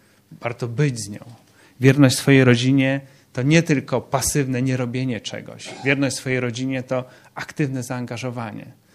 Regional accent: Lublin Voivodeship, Poland; ja gdzieś wychowywałem się na takiej małej wsi w województwie lubelskim, o której moi koledzy z innych wsi mówili, że tam wrony zawracają.

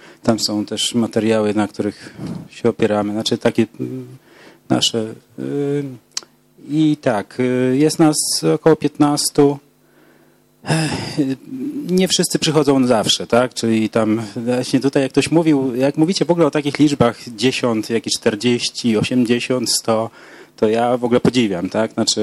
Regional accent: Kobyłka, Masovian Voivodeship, Poland; Jestem z Kobyłki, koło Warszawy, tam kierunek Wołomin, jakby ktoś był ciekawy.

